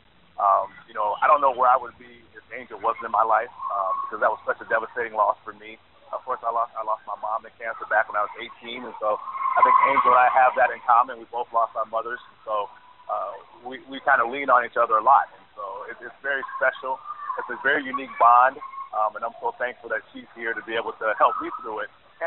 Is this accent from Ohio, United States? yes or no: yes; Youngstown, Ohio, United States; now in Mount Pleasant, United States; I'm from Youngstown, Ohio.